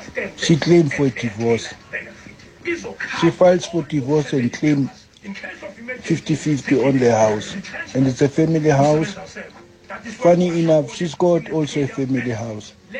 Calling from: Soweto, Gauteng, South Africa

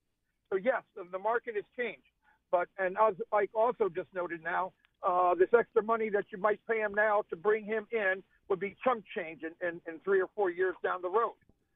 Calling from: Scottsdale, Arizona, United States; I'm calling from Scottsdale, Arizona.

